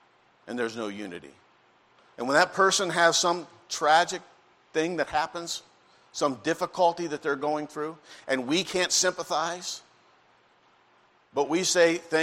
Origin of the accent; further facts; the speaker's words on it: Pennsylvania, United States; when I was growing up … where we grew up in Pennsylvania